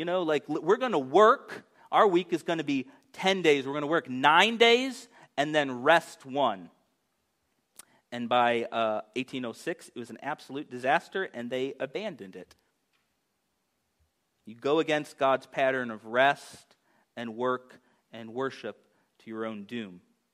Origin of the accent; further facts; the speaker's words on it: United States; What it kind of showed me, though, is that is my default as an American.